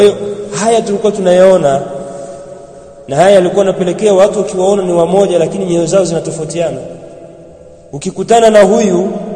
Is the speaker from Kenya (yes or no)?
no; Bukoba, Kagera, Tanzania; sababu mimi nimekulia Bukoba mjini.